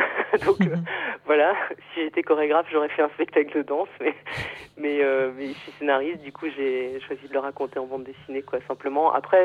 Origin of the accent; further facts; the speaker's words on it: Douarnenez, Brittany, France; parce que je suis originaire d'Ouarnenez, pas très loin de Plogoff